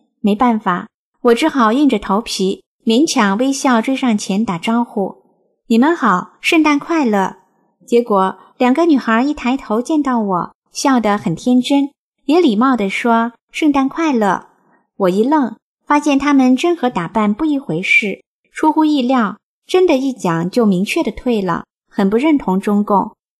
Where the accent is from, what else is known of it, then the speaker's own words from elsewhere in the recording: China; 我们是中国人，应该为中国，为自己奋斗。